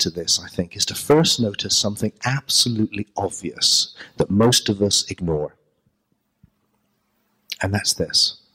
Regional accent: Glastonbury, South West England, United Kingdom; I come from Glastonbury in England, which is a center for the weird and the wonderful, you know, and it's kind of New Age stuff.

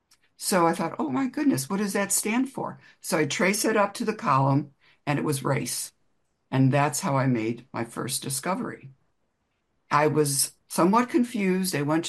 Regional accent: Ohio, United States; I grew up in Ohio. I live in Illinois.

